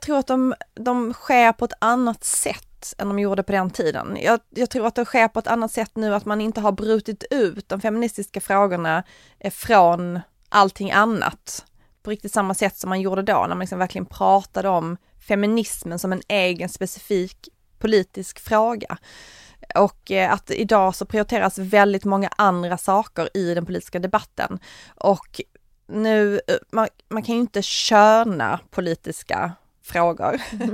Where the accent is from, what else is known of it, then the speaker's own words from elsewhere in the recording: Simrishamn, Skåne, Sweden; min hemkommun, Simrishamn.